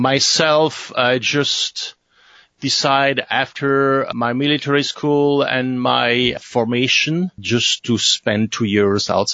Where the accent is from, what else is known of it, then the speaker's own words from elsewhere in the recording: Switzerland; first language fr; English is a second language; Okay, my village speak French, but we are surrounded from German dialect villages around, yeah.